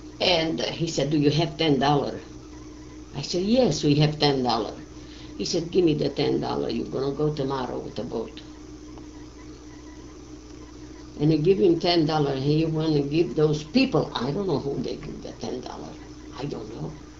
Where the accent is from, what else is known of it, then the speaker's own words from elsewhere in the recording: Voila, Transylvania, Romania; now in United States; We come from Transylvania, from Voila, if you want to know the village.